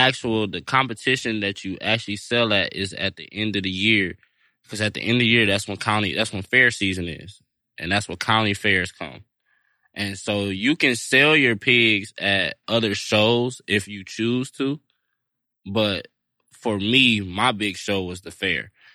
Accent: Detroit, Michigan, United States; I was a farmer, and I'm from Detroit, and I'm a farmer

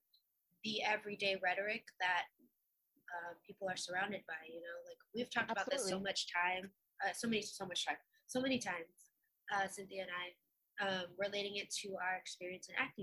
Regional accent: Vallejo, California, United States; So like I felt like I grew up in Vallejo, I felt like it was a pretty diverse place. I didn't feel like there was so much segregation either amongst the amongst the different ethnicities that reside in Vallejo.

